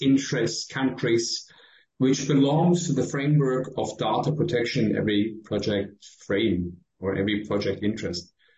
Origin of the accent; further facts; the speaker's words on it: Germany; I'm from Germany and acting in Austria and Switzerland and Germany, of course, and studied mechanical engineering.